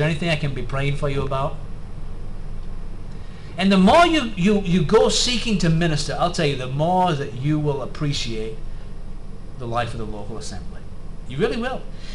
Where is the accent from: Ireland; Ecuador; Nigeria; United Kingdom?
United Kingdom; England; I'm an Englishman, so I can.